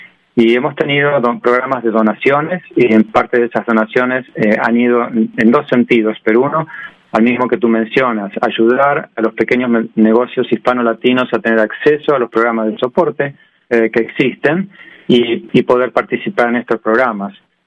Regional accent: Rosario, Santa Fe, Argentina; Soy de Rosario, en Argentina.

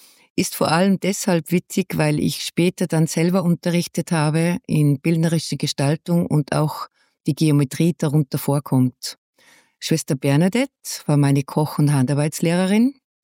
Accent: Salzburg, Austria; Also, ich bin ein waschechter Stierwascher, ein Salzburger Stierwascher, geboren und aufgewachsen in Salzburg in der Stadt und habe dann die Volksschule besucht in Liefering

